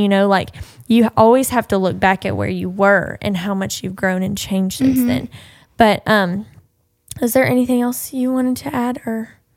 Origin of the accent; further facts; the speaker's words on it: Arkansas, United States; And so I grew up in Arkansas. I lived here.